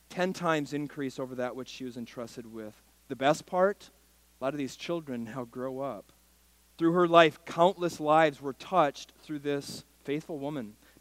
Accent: Minnesota, United States; Small town girl from where I grew up in Minnesota.

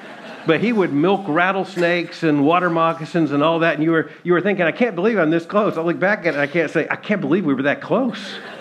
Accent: Lakeland, Florida, United States; now in Kentucky, United States; I'm a Floridian. I live in Kentucky. But I'm a Floridian. I was born in Lakeland, just a matter, as you know, not far from here.

